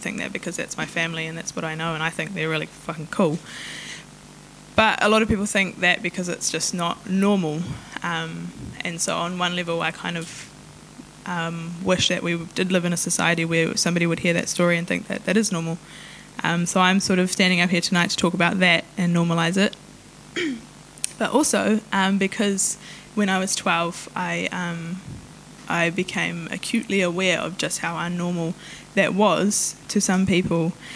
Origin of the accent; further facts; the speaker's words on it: New Zealand; first language Maori; English is a second language; And I also stated that I am Pākehā, but my first language was Māori.